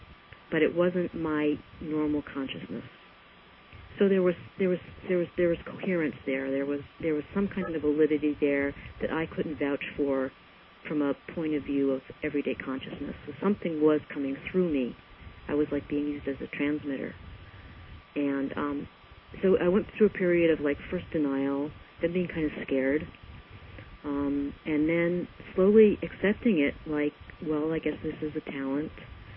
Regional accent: East Coast, United States; I was raised on the East Coast, and I went to conservative schools, and my father was kind of a Greek version of Horatio Alger.

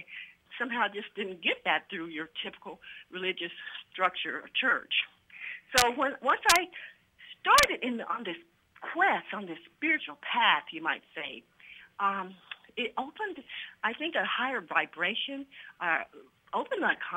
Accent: Kansas City, United States; moved away; And I knew I needed to leave my home town. In that time, it was Kansas City. And so I needed a new fresh start. So I moved to Dallas.

